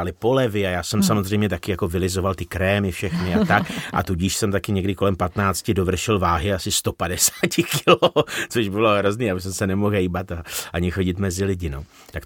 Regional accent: Kladno, Central Bohemian Region, Czechia; Já jsem totiž jako dítě chodil přes les u nás na Kladně

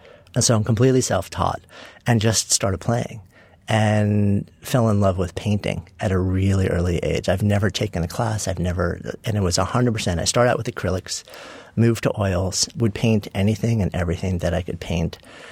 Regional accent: Port Washington, New York, United States; I grew up in a suburb of New York City, Port Washington, also known as East Egg

